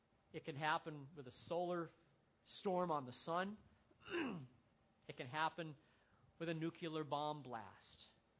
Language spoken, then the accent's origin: English; United States; I mean, as an American, I'm entitled to those things.